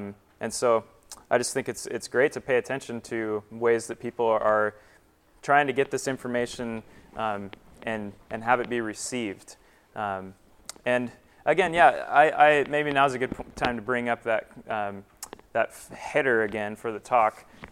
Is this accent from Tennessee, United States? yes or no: no; Hawaii, United States; I am from Hawaii